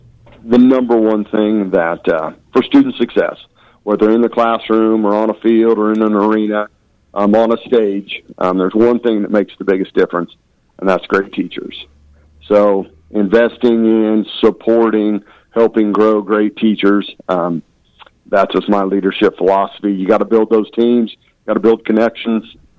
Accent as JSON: {"language": "English", "town": "Council Grove", "region": "Kansas", "country": "United States", "tie": "born or raised there", "said": "I grew up in County Grove."}